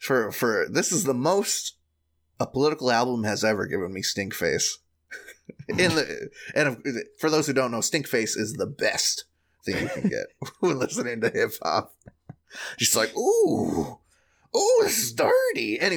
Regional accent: Michigan, United States; In my small town where I grew up in Michigan...

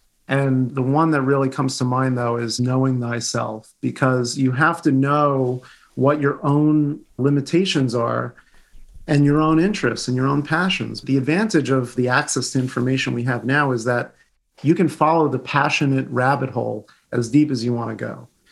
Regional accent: Rockland County, New York, United States; also born or lived in Los Angeles, United States / Putian, China; Huge cultural experience to go from living in Rockland County, where I grew up in New York State, to go to school in California, Los Angeles, and then to move to China in Putian, the Fujian province of China.

